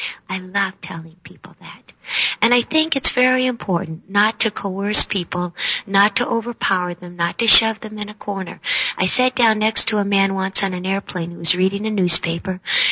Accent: Hawaii, United States; we grew up in Hawaii, and several times at different schools, the principal would call my parents

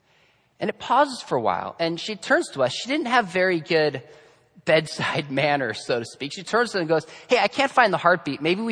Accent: Julian, California, United States; We grew up, I think I mentioned this last time, we grew up in Julian.

